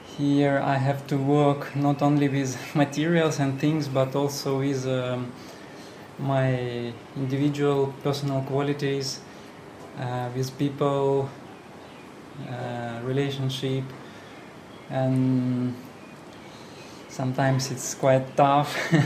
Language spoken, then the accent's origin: English; Russia; I'm from Russian Federation. I'm a newcomer. I work here as an engineer with light and a bit mechanicals.